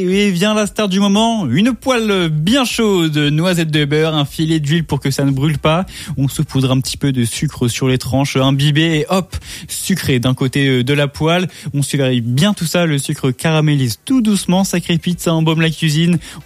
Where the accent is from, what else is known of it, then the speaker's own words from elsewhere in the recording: Brittany, France; je suis breton